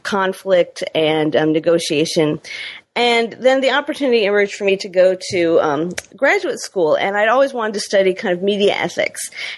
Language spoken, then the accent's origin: English; Michigan, United States; stringing for a couple newspapers from my home state of Michigan